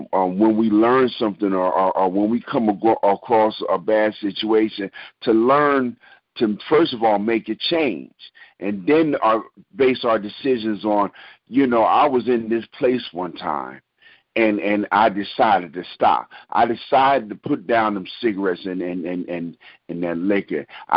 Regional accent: Brooklyn, New York, United States; I'm from Brooklyn, so I'm a little bit unrefined.

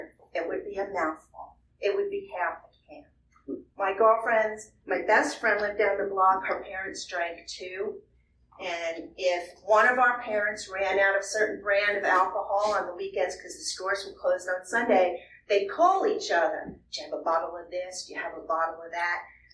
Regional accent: New York, United States; I grew up on Long Island.

